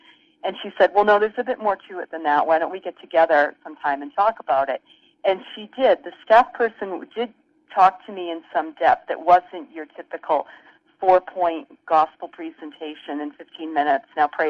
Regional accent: Massachusetts, United States; I was brought up Roman Catholic. You probably not too hard to understand … I'm from Massachusetts. Yeah. My parents are Irish Catholics, and so I was in church with my two brothers.

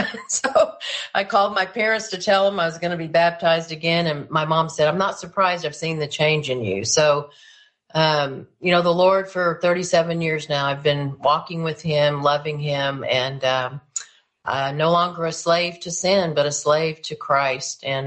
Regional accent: Oklahoma, United States; Well, I was brought up here in Oklahoma. My father was a minister

